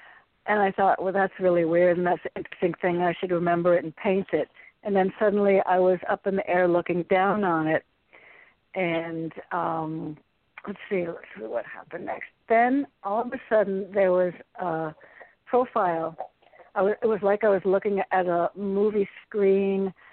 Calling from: Connecticut, United States; I'm calling from Connecticut.

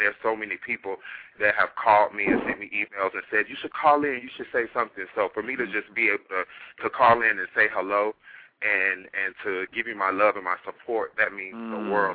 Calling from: Washington, District of Columbia, United States

